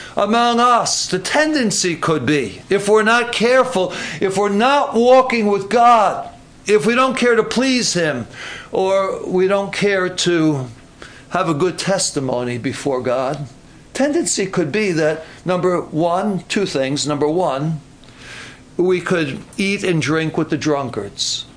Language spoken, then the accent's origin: English; New York City, New York, United States; he said he was a little bit afraid of me when he heard I was from New York City